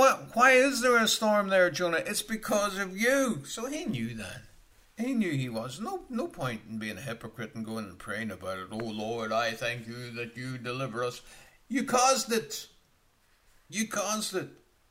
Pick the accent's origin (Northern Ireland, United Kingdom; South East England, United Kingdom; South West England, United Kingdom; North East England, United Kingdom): Northern Ireland, United Kingdom; As you know, I'm from Northern Ireland.